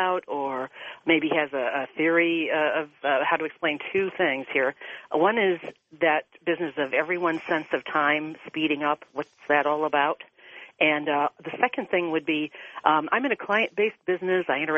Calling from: Ohio, United States; I'm from Ohio.

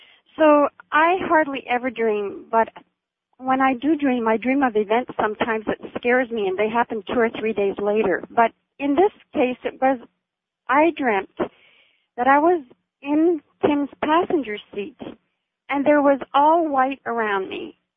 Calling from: Vancouver, British Columbia, Canada; I'm calling from Vancouver, B.C., Canada

